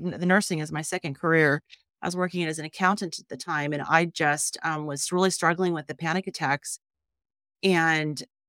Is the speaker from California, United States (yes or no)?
yes; California, United States; moved away as an adult; now in Washington, United States; spent most of my life in California. So pretty much born and raised in California. 10 years ago, when I was 45, moved up to Washington State.